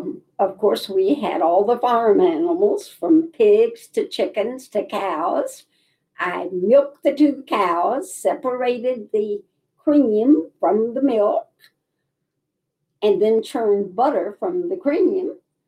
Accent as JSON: {"language": "English", "town": "Fredericksburg", "region": "Virginia", "country": "United States", "tie": "born there", "said": "they went to the adjacent county, Spotsylvania, which means I was born in Fredericksburg, Virginia."}